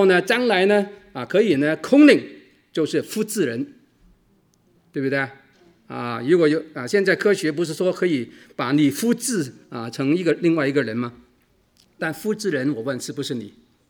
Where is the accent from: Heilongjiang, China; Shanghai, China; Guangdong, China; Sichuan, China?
Guangdong, China; 我们广东人呢叫做一讲到死字呢就用广东话叫大吉利是